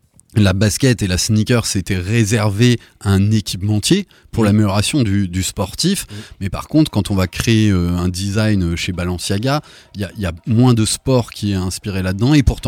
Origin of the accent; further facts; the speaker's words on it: France; en tant que Français, je ne m'en rendais pas compte